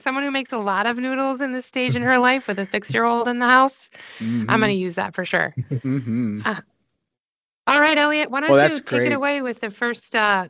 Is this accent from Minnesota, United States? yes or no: yes; Rochester, Minnesota, United States; Rochester, Minnesota, my hometown, now has a Google brick and mortar office and is officially cool.